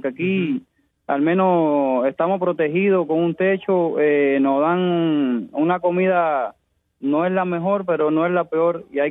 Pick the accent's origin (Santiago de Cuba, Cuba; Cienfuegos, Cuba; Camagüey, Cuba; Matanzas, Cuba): Santiago de Cuba, Cuba; Contramaestre; me deportaron para Oriente, ¿no? Porque soy de Santiago.